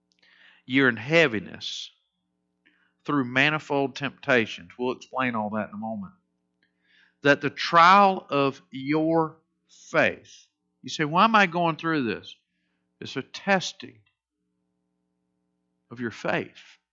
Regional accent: Florida, United States; Growing up in Florida, we didn't really know what a season was.

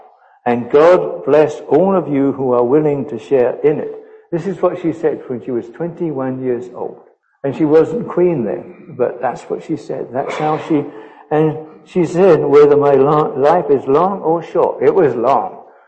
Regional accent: United Kingdom; now in United States; But he is, since I'm still British, he is my king as well. I am American, but I'm also British.

